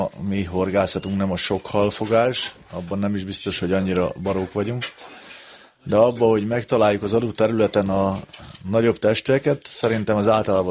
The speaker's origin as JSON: {"language": "Hungarian", "town": "Keszthely", "region": "Zala", "country": "Hungary", "said": "keszthelyiek vagyunk, meg hévizek, úgyhogy Balatonpartig"}